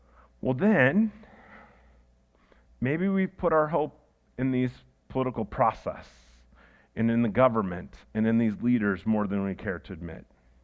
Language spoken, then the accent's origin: English; Iowa, United States; and trust me, I grew up in Iowa. I saw more political ads growing up than you know.